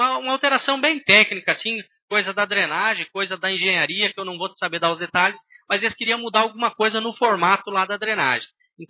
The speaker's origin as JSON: {"language": "Portuguese", "region": "Rio Grande do Sul", "country": "Brazil", "said": "Nós somos gaúchos muito espaçosos."}